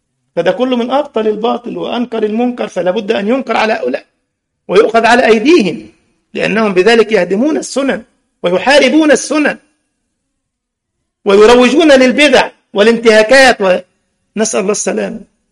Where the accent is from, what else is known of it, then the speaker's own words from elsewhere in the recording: Egypt; في التجمع عندنا في مصر مع علية القوم